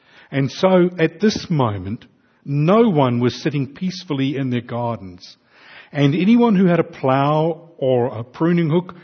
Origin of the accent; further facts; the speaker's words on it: Invercargill, Southland, New Zealand; Some with me growing up in Invercargill